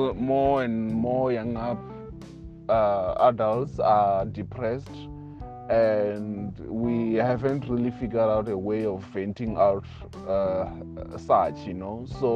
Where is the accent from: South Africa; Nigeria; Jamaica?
South Africa; Limpopo; accent: Venda; because even my accent, yes, it's Venda thick accent, I understand, but it's more of Western accent than African accent, you know.